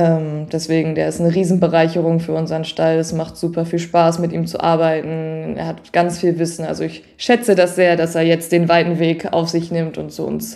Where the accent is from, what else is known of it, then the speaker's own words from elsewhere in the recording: Lower Saxony, Germany; also born or lived in Hanover; ich bin noch in Hannover geboren und dann sind wir ein paar Monate später sind wir aufs Gestüt gezogen. Also wirklich, ich bin da komplett aufgewachsen.